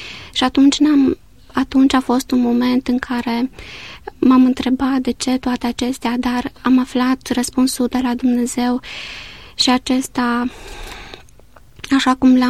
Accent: Târgu Jiu, Gorj County, Romania; born there; eu m-am născut în Târgu Jiu

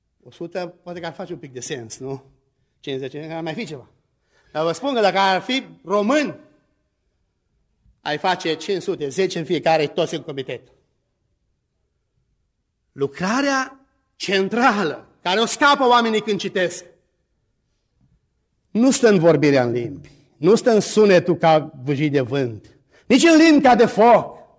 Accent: Romania; Nu că suntem români, avem gusturi deosebite.

